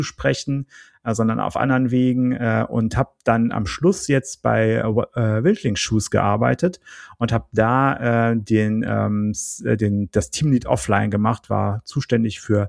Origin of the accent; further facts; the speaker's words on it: North Rhine-Westphalia, Germany; sagt man bei uns im Siegerland